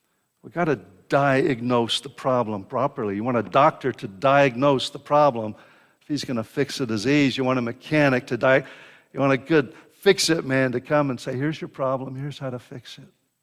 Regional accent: Dallas, Texas, United States; When I was a little boy, I grew up in Dallas. Started off on a farm in Plano. And then we moved into Dallas.

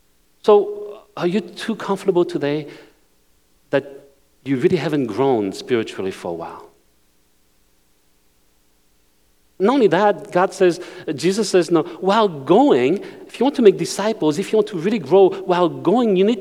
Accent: France; first language French; English is a second language; I didn't speak Chinese. I grew up in France, speaking French. Then I had to learn English.

